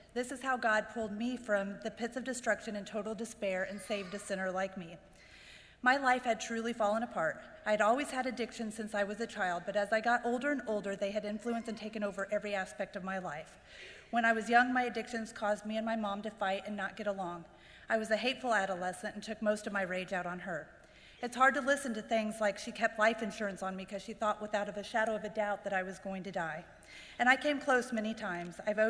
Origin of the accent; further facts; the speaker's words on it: Jefferson City, Missouri, United States; I was raised here in Jeff City.